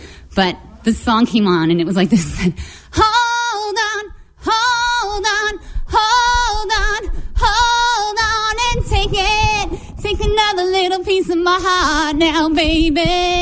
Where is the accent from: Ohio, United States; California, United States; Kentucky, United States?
California, United States; Pasadena; Like, I'm from Pasadena, California originally